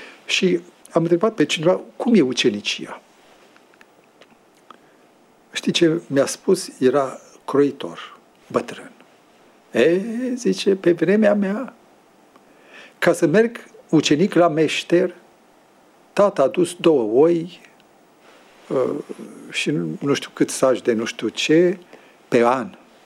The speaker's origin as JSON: {"language": "Romanian", "country": "Romania", "said": "Eu de-aia sunt român și nu sunt tătar, pentru că dacă era tătar, eu vorbeam tătărește."}